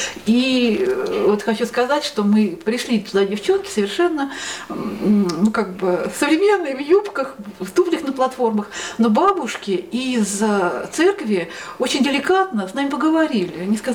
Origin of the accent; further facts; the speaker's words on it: Leninsk-Kuznetsky, Kemerovo Oblast, Russia; Я из Ленинска. Вот. Кто ленинский, знает наши пейзажи.